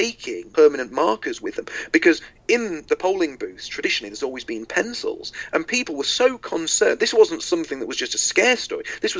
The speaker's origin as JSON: {"language": "English", "country": "United Kingdom", "said": "because obviously I'm from Britain."}